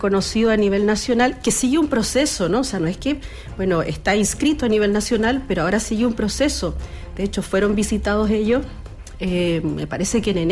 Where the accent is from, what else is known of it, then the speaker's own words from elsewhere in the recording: Iquique, Tarapacá, Chile; moved away as an adult; Yo soy iquiqueña, estoy aquí del 2022. Claro, cuando uno es de otra ciudad, va a los lugares más riesgosos